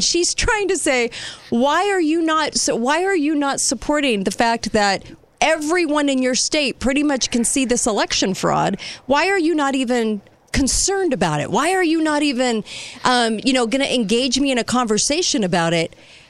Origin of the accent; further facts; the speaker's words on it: California, United States; I was raised in California. I'm not from a farm.